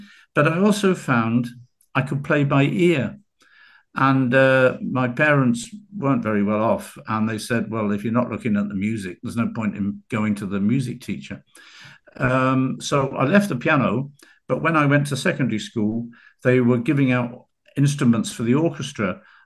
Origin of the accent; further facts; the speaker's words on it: Portsmouth, South East England, United Kingdom; born there; Well, I was born in Portsmouth in the UK.